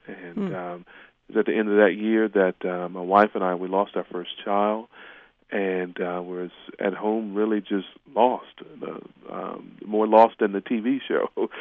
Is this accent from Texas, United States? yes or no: no; North Carolina, United States; I grew up in the Bible Belt in small town North Carolina, and went to a church with a lot of wonderful people in it